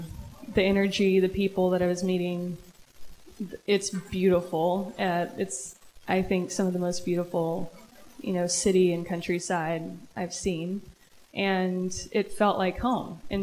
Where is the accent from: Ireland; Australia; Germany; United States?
United States; Long Beach, California; now in Nashville, United States; I'm an LA native. I'm from Long Beach.